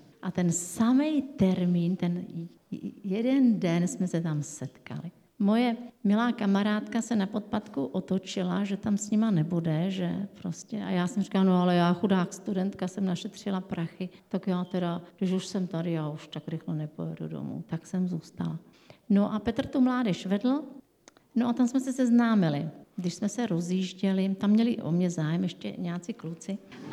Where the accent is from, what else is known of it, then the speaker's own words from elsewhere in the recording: Bohemia, Czechia; že jsme oba z Čech a že jsme se nemuseli hledat nějak. Přes moře.